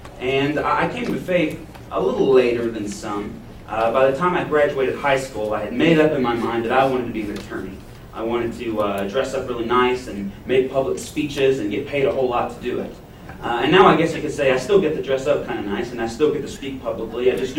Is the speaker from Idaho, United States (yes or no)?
no; Beaumont, Texas, United States; I wasn't always in Dallas. As I told you a moment ago, I'm from Beaumont, Texas.